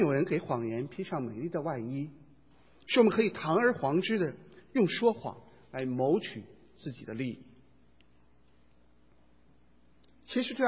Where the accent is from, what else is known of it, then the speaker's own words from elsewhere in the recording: Beijing, China; 我是在北京出生北京长大的